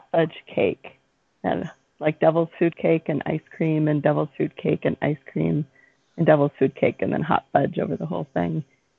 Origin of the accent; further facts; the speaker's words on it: Hawaii, United States; But I haven't seen one since I was growing up in Hawaii, and I used to.